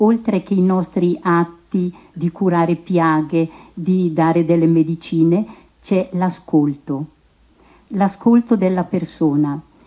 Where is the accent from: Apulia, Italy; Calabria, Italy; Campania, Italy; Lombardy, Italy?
Lombardy, Italy; Concesio; sono di Concesio